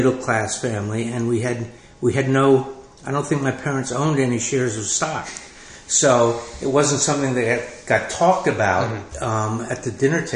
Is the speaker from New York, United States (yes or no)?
yes; Yonkers, New York, United States; And I grew up in Yonkers, New York, on the border of Bronxville, New York, and went to elementary school, PS8 in Yonkers.